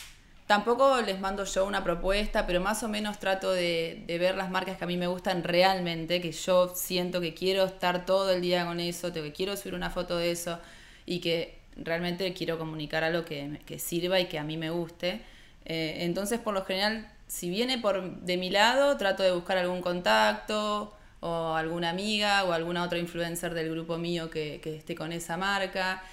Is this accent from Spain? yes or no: no; Necochea, Buenos Aires Province, Argentina; also born or lived in Mar del Plata; Yo no soy de acá, no sé si sabían, soy de Necochea. Viví casi toda mi vida allá. En un momento me fui a estudiar a Mar del Plata cuando terminé el secundario. Ahí estudié fotografía en una escuela de arte. Volví a Necochea 4 años después.